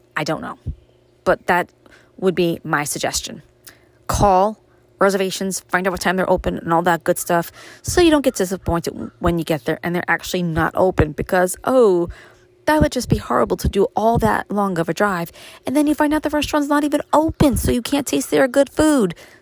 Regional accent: Brooklyn, New York, United States; there's just bits and pieces of there about me growing up in Brooklyn, what it was like for me to move to upstate New York.

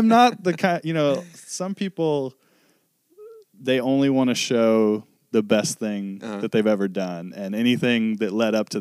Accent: Minnesota, United States; also born or lived in Fresno, California / Arkansas; I consider Minnesota home. I was born in California, like Northern California, Fresno. We were only there for like a month after I was born, and then lived in Arkansas till I was 6, and then we moved to Minnesota.

